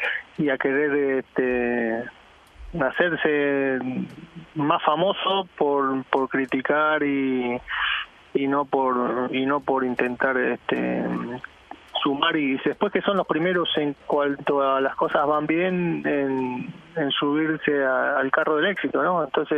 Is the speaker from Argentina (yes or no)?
yes; Argentina; Pensando como argentino y como fanático de fútbol y de Messi